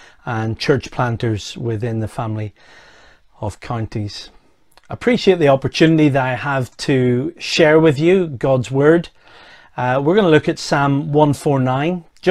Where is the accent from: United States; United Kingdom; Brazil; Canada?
United Kingdom; Northern Ireland; now in England; Originally I come from Northern Ireland, but since 1991 I've been serving God with counties as a counties evangelist from 1991 till until 2016